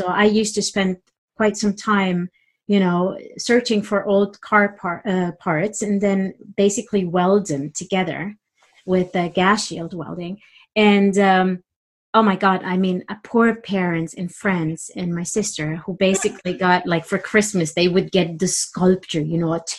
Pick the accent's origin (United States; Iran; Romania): Romania; Transylvania; first language German; English is a second language; I was born in Romania as this Saxonian minority, which German-speaking minority mm-hmm. in Transylvania.